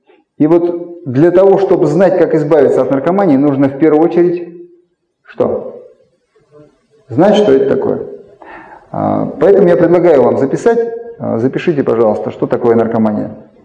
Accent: Russia; Видимо, знаешь, что мы из России

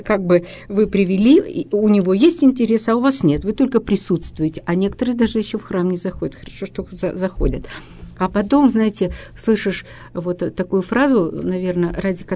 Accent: Yekaterinburg, Sverdlovsk Oblast, Russia; Это моя гостья из Москвы, а я из Екатеринбурга.

